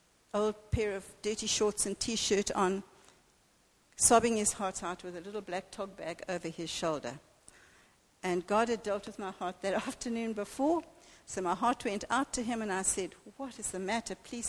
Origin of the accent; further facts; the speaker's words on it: Cape Town, Western Cape, South Africa; growing up in Cape Town in the 50s and 60s